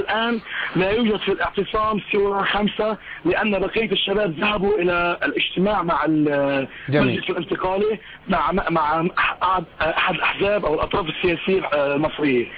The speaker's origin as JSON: {"language": "Arabic", "country": "Syria", "said": "الأوضاع التي تحدث عندنا في سوريا"}